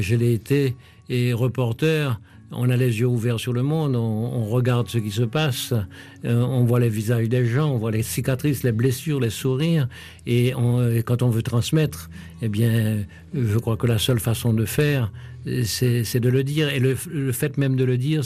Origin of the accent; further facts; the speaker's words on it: Bénet, Sud-Est, Haiti; je suis né en Haïti, dans un petit village qui s'appelle Bénet, et non loin de Jacmel. Et j'ai grandi